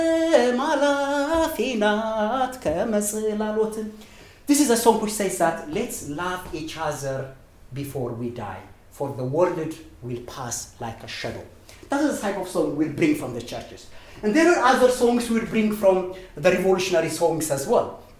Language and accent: English; Ethiopia; I was a brown person when I grew up in Ethiopia.